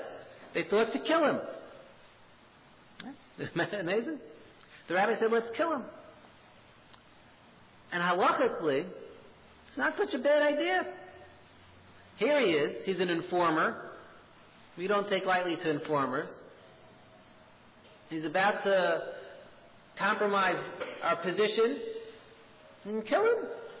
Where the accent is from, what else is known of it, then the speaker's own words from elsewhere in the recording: Staten Island, New York, United States; In the shul, I grew up in Staten Island.